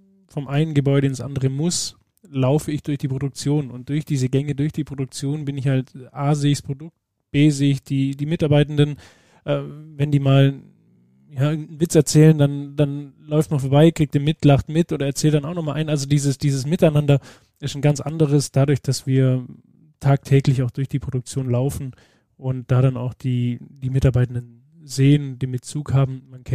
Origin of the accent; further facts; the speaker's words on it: Friedrichshafen, Baden-Württemberg, Germany; bin 31 Jahre alt, bin gebürtig aus Friedrichshafen am Bodensee, bin auch hier geblieben